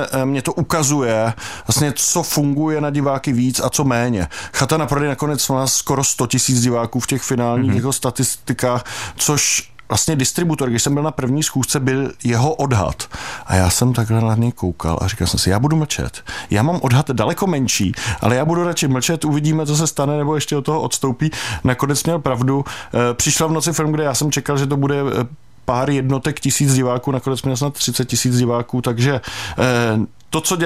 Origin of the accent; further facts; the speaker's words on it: Chrudim, Pardubice Region, Czechia; now in Prague, Czechia; Já už teďka žiju v Praze, ale pocházím z Chrudimi, vyrůstal jsem tam